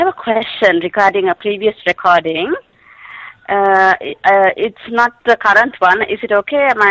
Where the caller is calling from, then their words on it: Canada; I'm calling from Canada.